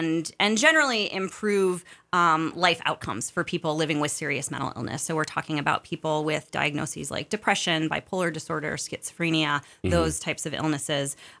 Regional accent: Ann Arbor, Michigan, United States; I grew up in Southeast Michigan, spent most of my time in Ann Arbor.

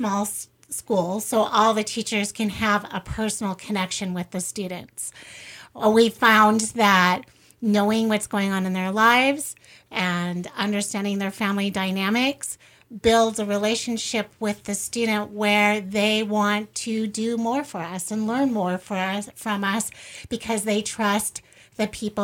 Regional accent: Montana, United States; moved away; Actually, I'm from Montana, and charter schools are not allowed in Montana. So when I moved here, I didn't even know what a charter school was

